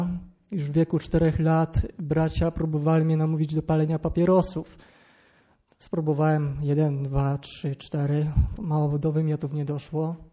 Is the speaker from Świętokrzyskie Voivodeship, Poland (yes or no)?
yes; Dębina, Świętokrzyskie Voivodeship, Poland; mam 24 lata. Pochodzę ze wsi takiej między Włoszczową, może kojarzycie, Kielce, Jędrzejów. Taka mała wieś Dębina, węglaszyn Dębina.